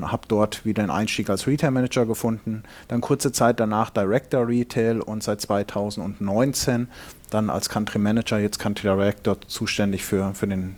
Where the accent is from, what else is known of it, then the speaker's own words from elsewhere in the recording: Fulda, Hesse, Germany; ich komme gebürtig aus Hessen in Fulda